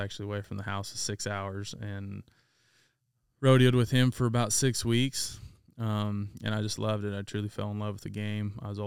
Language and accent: English; Dubois, Idaho, United States; I grew up in Idaho, small town, Du Bois. Me and my three brothers, and we were avid to being in the outdoors, sports.